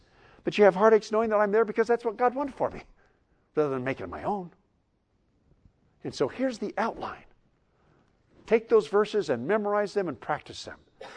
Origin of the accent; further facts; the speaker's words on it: Iowa, United States; She's from Indiana, I was from Iowa, so we had not known each other.